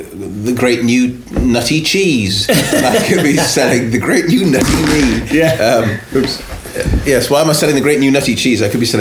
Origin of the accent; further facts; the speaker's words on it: United Kingdom; It was being British at that time and doing stand-up or improv.